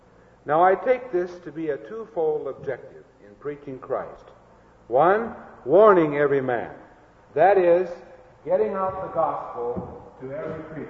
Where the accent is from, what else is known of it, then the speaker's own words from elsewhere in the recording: Iowa, United States; I grew up with I was raised in Iowa.